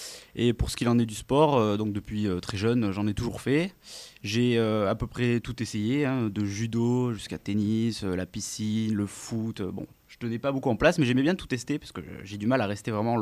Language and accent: French; Mauriac, Auvergne-Rhône-Alpes, France; now in Clermont-Ferrand, France; j'ai 19 ans, je suis originaire de Mauriac et je suis maintenant en première année d'histoire à Clermont-Ferrand.